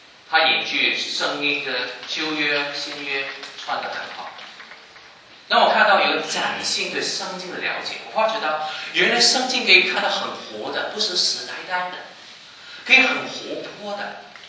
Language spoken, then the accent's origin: Chinese; China; 我是个中国人，去教书的时候总是难免教书有口音嘛